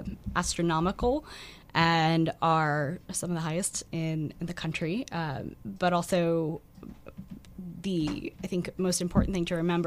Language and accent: English; New Jersey, United States; I'm from the New Jersey Shore. Was there through Hurricane Sandy, and we still have not fully recovered.